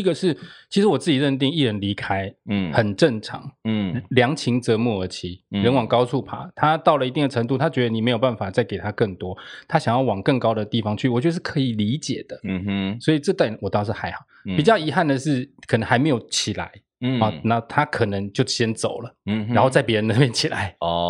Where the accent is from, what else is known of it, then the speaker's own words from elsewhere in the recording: Taoyuan, Taiwan; born there; 对我出生在桃园